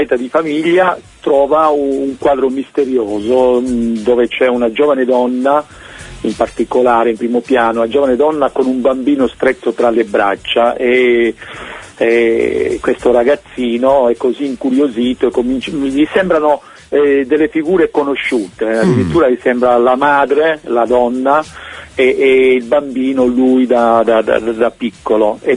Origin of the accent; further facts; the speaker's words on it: Calabria, Italy; born there; moved away as an adult; also born or lived in Germany; now in Trentino, Italy; della mia vita dove ho vissuto più a lungo, vissuto a lungo anche in Germania, e sono nato in Calabria, però a 20 anni sono partito dalla Calabria, quindi sono stato più tempo, più a lungo in Trentino